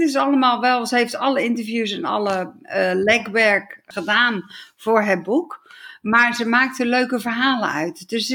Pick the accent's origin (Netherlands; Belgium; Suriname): Netherlands; die zinnen die wij als Nederlanders, als we die lezen in het Engels, kunnen we het nog begrijpen.